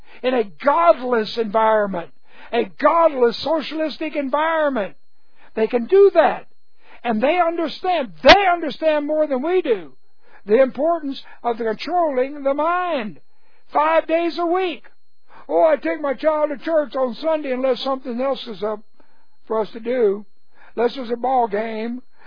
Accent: Houston, Texas, United States; I was born in January of 42. We moved 2 years later to Houston.

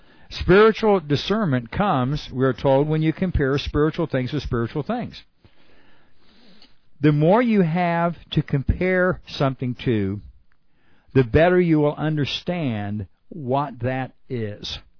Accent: Arizona, United States; look, I was raised in Arizona.

